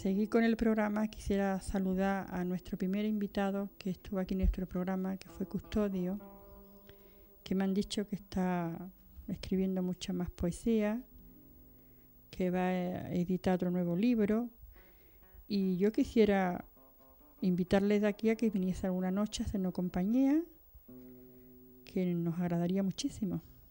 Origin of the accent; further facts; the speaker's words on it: Cádiz, Andalusia, Spain; La verdad es que yo en mi tierra, en Cádiz